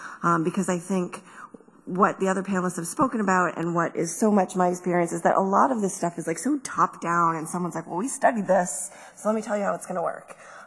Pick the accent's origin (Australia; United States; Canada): Canada; Toronto, Ontario; So I am from Toronto, and my sense of being an urban citizen is very much about growing up in Toronto.